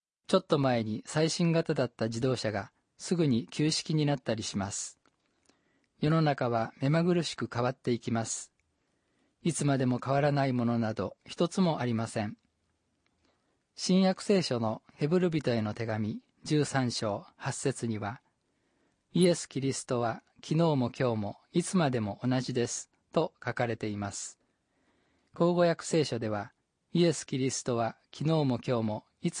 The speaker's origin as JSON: {"language": "Japanese", "town": "Suzuka", "region": "Mie", "country": "Japan", "said": "私の出身地である三重県の鈴鹿市には、今年1月に92歳になった父と今年9月に93歳になる母が老人ホームで暮らしています。"}